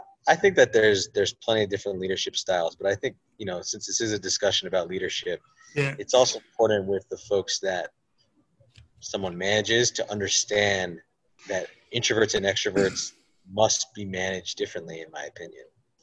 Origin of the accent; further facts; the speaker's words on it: United States; particularly as an American, we are not the whole world.